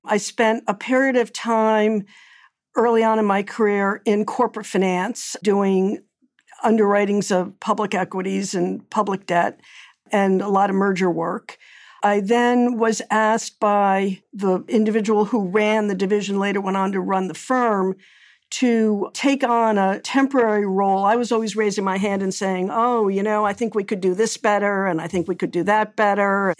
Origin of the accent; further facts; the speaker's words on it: Concord, Massachusetts, United States; I grew up in Concord, Massachusetts, a town best known as the birthplace of the American Revolution.